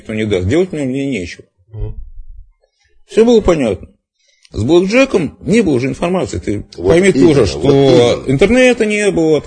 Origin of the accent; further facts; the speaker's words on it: Moscow, Russia; я родился в Москве там. Ты за редкими отлучками в командировке, в общем, в ней всю жизнь прожил.